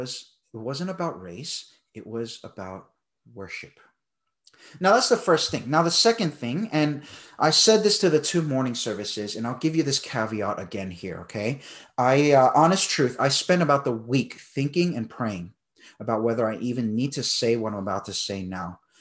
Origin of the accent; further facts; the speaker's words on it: United States; I might have an issue because I'm American and my wife's Australian.